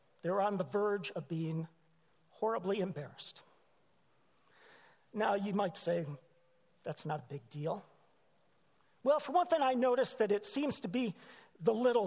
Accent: Marlette, Michigan, United States; I'm from Marlette. It's a small town in Michigan located approximately 70 miles north of Detroit.

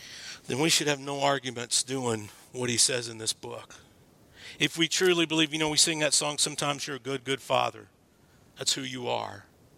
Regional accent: Texas, United States; I was from Texas, so lawnmower stayed in the living room.

